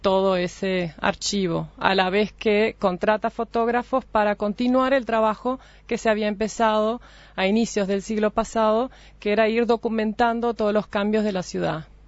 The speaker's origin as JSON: {"language": "Spanish", "region": "São Paulo", "country": "Brazil", "tie": "born or raised there", "moved": "as an adult", "lives_now": "Montevideo, Uruguay", "said": "Soy paulista, sí, originalmente. Hija de madre uruguaya, pero nacida y crecí en San Pablo."}